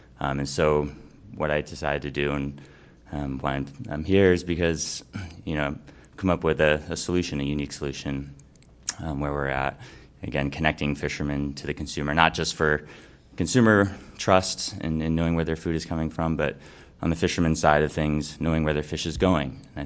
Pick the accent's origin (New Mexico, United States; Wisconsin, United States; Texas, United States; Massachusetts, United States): Massachusetts, United States; Martha's Vineyard; So I come from Martha's Vineyard, Massachusetts. And I grew up in a very unique place where I knew my fishermen, I knew where my seafood was coming from.